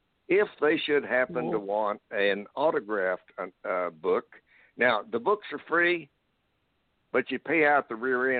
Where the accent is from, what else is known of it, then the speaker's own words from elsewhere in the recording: Texas, United States; No, I was born and raised in Texas, cowboy most of my life, ranched, raised cattle, quarter horses.